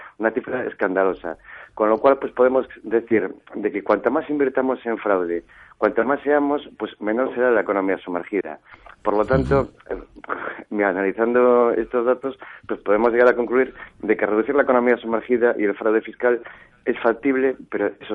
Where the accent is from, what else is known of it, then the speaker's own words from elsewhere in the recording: Galicia, Spain; De hecho, yo soy gallego.